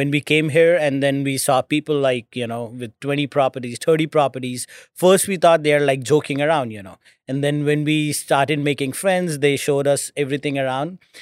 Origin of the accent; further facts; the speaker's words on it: India; moved away; So we are from India originally. I was born in, we both were born in India. We came here around like 10 years ago.